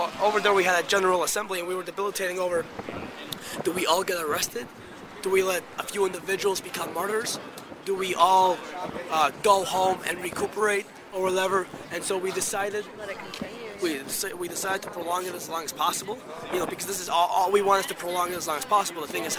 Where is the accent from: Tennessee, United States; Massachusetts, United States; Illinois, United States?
Illinois, United States; I'm from the northwest suburbs